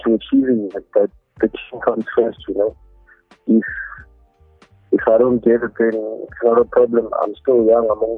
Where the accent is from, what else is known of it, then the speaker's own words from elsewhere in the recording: Bloemfontein, Free State, South Africa; still have a contact here at Bloemfontein Celtic, and I'm happy that I'm still here. You know, this is my hometown, and I've supported the team since I was growing up